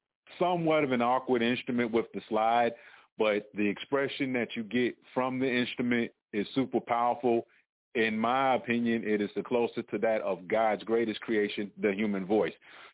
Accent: Shelby, North Carolina, United States; I'm from the Shelby area, so Shelby, Charlotte, surrounding area, y'all need to come and support your local artists.

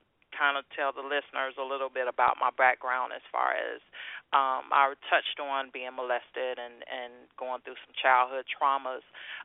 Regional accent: Gary, Indiana, United States; And I was born and raised in Gary, Indiana, by the way.

